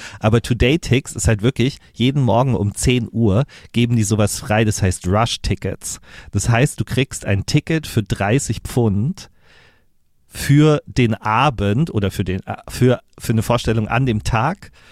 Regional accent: Germany; hallo, ich bin aus Deutschland, ich bin alleine hier

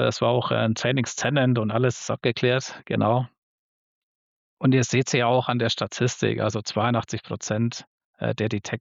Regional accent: Bavaria, Germany; ich komme aus der Nähe aus Nürnberg

